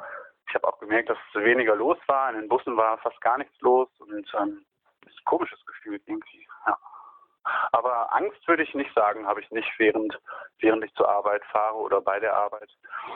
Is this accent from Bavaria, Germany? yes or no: no; Münster, North Rhine-Westphalia, Germany; Ja, ich komme aus Münster.